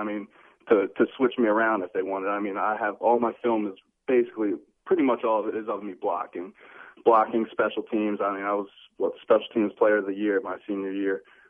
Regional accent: Towson, Maryland, United States; I'm from Towson, but I mean I've never been out in Towson.

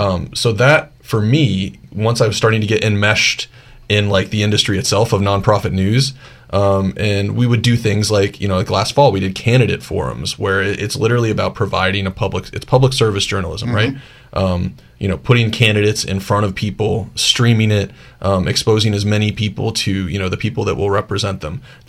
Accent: Woodbridge, Virginia, United States; I'm a Nova kid, or like a Nova junior kid. I grew up in Woodridge, you know, it's like on the periphery of Nova.

